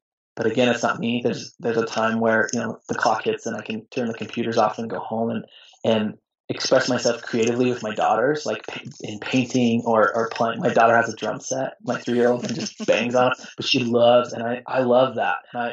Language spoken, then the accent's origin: English; Colorado, United States; So that means even trying to get more weddings in my home state